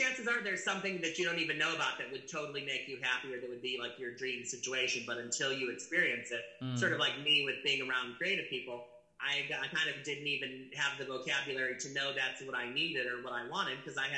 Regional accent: Chicago, Illinois, United States; where I was born in Chicago and grew up in the suburbs of Chicago.

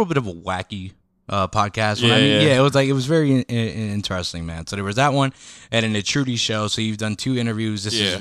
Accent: Mount Pocono, Pennsylvania, United States; And that's just because I'm from the Poconos, you know, like Mount Pocono.

